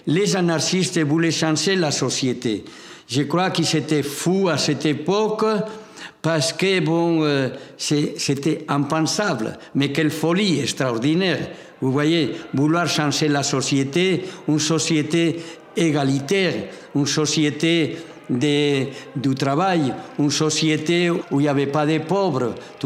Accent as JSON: {"language": "French", "region": "Navarre", "country": "Spain", "said": "Je suis un basque espagnol de la Navarre. Je suis ici depuis bientôt une trentaine d'années"}